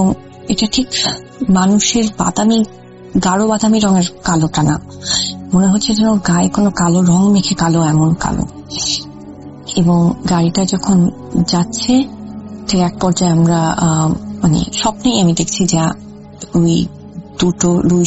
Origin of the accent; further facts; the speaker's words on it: Dhaka, Dhaka Division, Bangladesh; আমি বড় হয়েছি ঢাকার আগারগা এলাকায়।